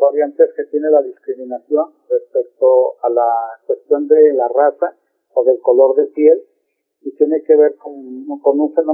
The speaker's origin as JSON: {"language": "Spanish", "country": "Mexico", "said": "todos somos mexicanos"}